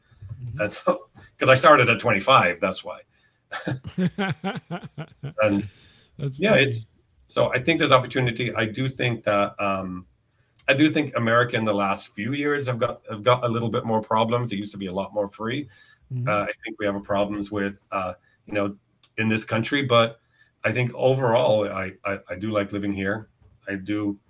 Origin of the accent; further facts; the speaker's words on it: Ireland; now in United States; when I grew up in Ireland with it.